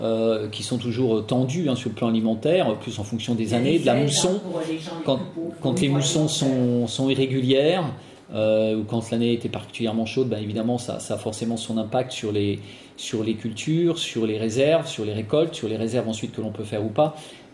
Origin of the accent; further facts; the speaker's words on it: France; Tout comme chez nous, en France